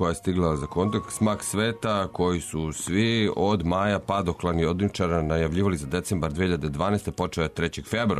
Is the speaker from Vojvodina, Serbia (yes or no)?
no; Belgrade, Serbia; Ja kao i mnogi drugi muškarci iz Beograda sam služio vojni rok u JNA